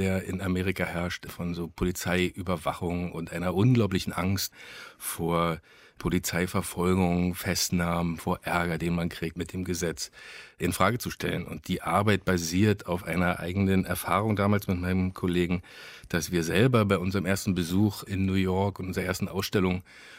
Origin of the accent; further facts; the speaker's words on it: Berlin, Germany; weil ich bin in der DDR groß geworden. Also was heißt groß geworden? Ich war 12, als die Wende war, und in den Berliner 90er dann sozusagen groß geworden in meiner Jugend.